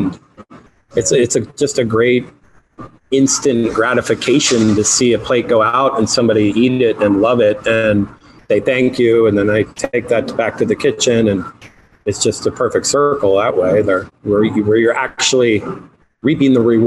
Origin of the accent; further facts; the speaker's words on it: Santa Barbara, California, United States; We're, I believe, fifth generation here in Santa Barbara. So I'm proud of that.